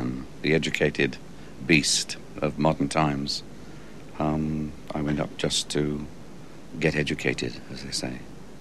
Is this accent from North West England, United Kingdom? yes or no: yes; Barrow-in-Furness, North West England, United Kingdom; I grew up in Barrow-in-Furness, up in the northwest of England, on the shores of the Irish Sea, within sight of the Isle of Man and the mountains of the Lake District.